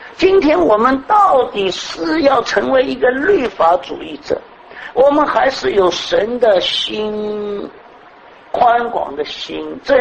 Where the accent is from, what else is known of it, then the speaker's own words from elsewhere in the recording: Shanghai, China; 我们上海人说，那里头的儿子自己的好